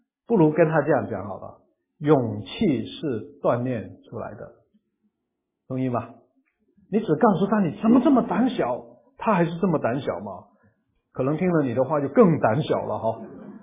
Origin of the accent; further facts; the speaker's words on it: Guangdong, China; 我是广东人了，大家都知道哈。我虽然娶了福建太太呢，不过我的福建话呢还是磨练凳了，就是讲不通顺了。